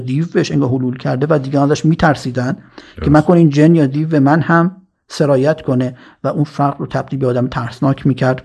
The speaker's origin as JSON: {"language": "Persian", "town": "Mashhad", "region": "Razavi Khorasan", "country": "Iran", "said": "ما خودمون مشهدی هستیم،"}